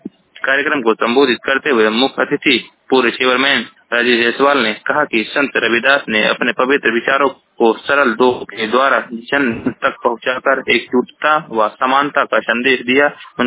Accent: Majhira, Uttar Pradesh, India; मझीरा महाराजगंज का निवासी हूँ।

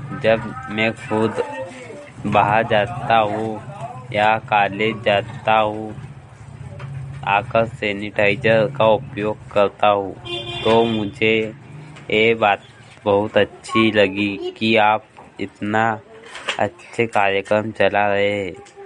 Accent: Songir, Maharashtra, India; मैं ग्राम सोनगीर से हूँ।

